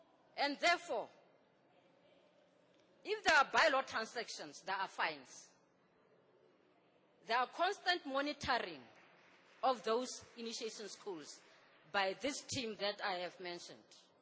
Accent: Tshwane, Gauteng, South Africa; I'm from South Africa, from city of Tshwane, the former Pretoria. I'm from the rural area.

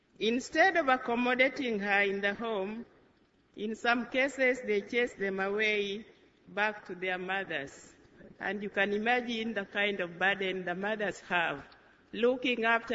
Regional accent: Western, Kenya; English is a second language; I come from Western Kenya, Siaya District.

